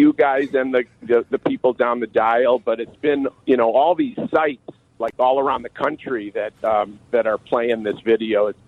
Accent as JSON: {"language": "English", "town": "Highland Park", "region": "Illinois", "country": "United States", "tie": "born or raised there", "said": "You know, I grew up in Highland Park. I'm not sure why I chose the Sox over the Cubs"}